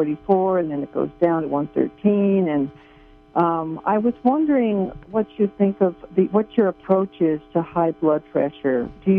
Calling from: California, United States; Hi, I'm from Northern California.

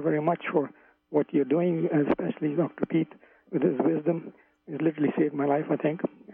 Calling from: Canada

